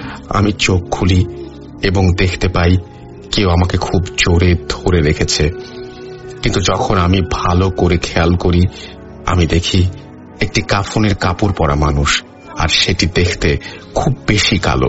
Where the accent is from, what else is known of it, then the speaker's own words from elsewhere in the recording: Manikganj, Dhaka Division, Bangladesh; বলে রাখা ভালো, আমার গ্রামের বাড়ি মানিকগঞ্জ, এবং যে জায়গায় বিয়ের ইভেন্টটা হওয়ার কথা সেই জায়গাটা আমি চিনি।